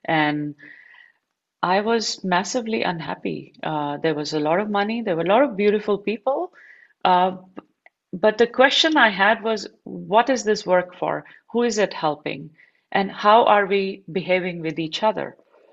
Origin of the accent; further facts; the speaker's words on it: Delhi, India; I grew up in Delhi in India, and I'm a Sikh by religion